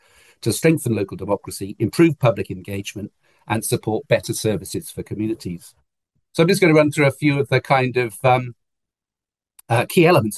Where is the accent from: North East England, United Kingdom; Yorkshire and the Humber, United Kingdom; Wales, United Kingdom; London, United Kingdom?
Wales, United Kingdom; I'm fortunate because I'm a Welshman